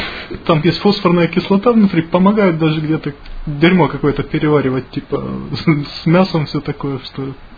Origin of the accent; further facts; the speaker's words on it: Crimea, Ukraine; я в детстве, я в Крыму вырос